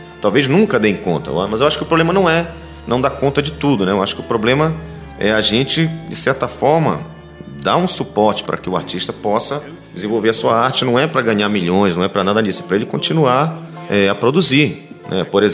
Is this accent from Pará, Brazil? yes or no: yes; Belém, Pará, Brazil; also born or lived in São Paulo; Eu nasci, na verdade, em São Paulo, mas vim para cá com um ano e meio, né? Então fui criado em Belém, toda a minha influência, sotaque.